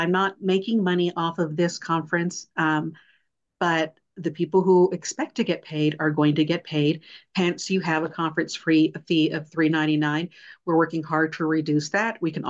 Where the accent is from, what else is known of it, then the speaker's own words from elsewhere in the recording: Texas, United States; And again, I'm from Texas. I say what I mean.